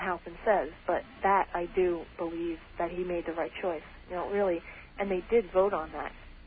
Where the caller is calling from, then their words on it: Kings Park, New York, United States; Kings Park, New York.